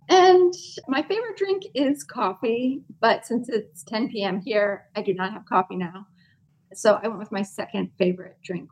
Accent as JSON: {"language": "English", "region": "Michigan", "country": "United States", "also_born_or_lived": "Los Angeles", "lives_now": "Berlin, Germany", "said": "and I live in Berlin, Germany. I'm originally from Michigan, and I lived for a long time in Los Angeles"}